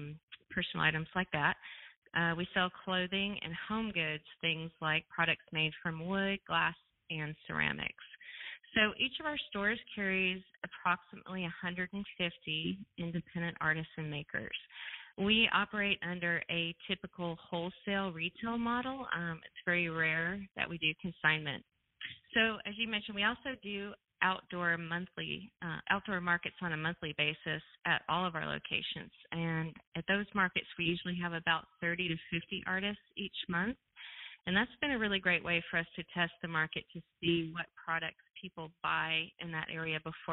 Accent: Southern United States, United States; American craftsmanship had been such a lifetime passion of mine growing up in the South.

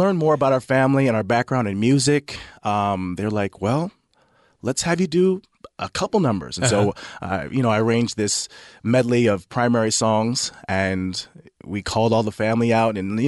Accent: Las Vegas, Nevada, United States; Yeah. So we were raised in Las Vegas.

